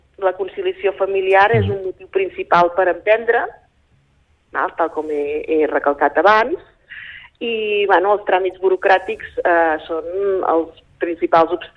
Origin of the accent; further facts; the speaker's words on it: Serra de Daró, Catalonia, Spain; com vaig assumir també ser alcaldessa del meu poble, de Serra de Daró